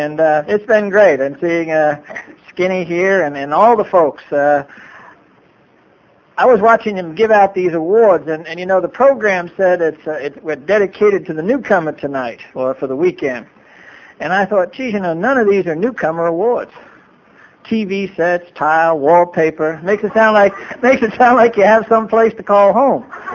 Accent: New York, United States; now in La Mesa, United States; I'm from New York, so it's not going to sound like real South. Now I live in California.

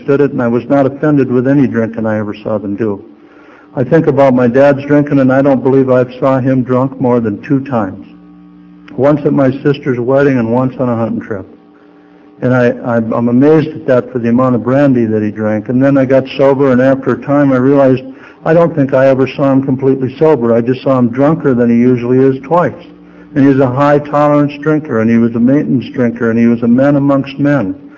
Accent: Eau Claire, Wisconsin, United States; But I grew up in Eau Claire, and I did a little bit of drinking, and I went to high school there.

